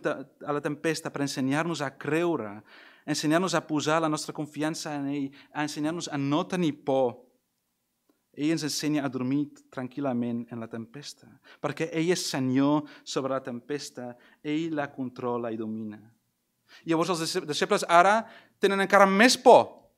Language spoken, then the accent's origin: Catalan; Belgium; Catalan is a second language; Soc de Bèlgica, com sabeu, no? I fem tot a bici.